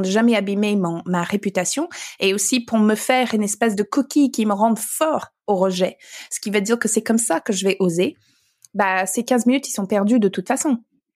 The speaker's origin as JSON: {"language": "French", "region": "Alberta", "country": "Canada", "said": "quand le seul fromage qu'on avait l'habitude à manger quand on vient de l'Alberta, c'est"}